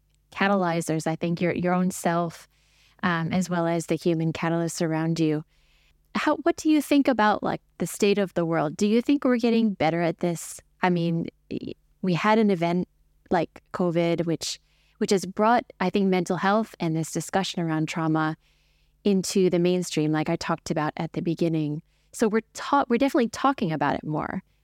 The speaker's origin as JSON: {"language": "English", "country": "United States", "said": "I'm an American. There's an election coming up."}